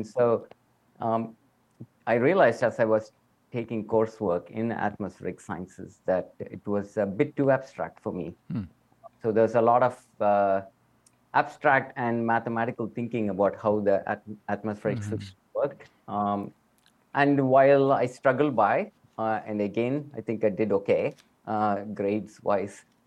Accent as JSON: {"language": "English", "country": "India", "tie": "born or raised there", "said": "as a male growing up in India, you're not really in the kitchen very much."}